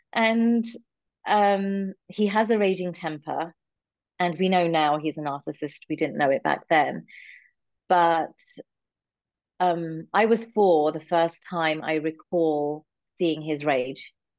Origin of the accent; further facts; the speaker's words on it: London, United Kingdom; So I grew up in a conservative Indian family, but was born and raised in London. So I was exposed to both cultures.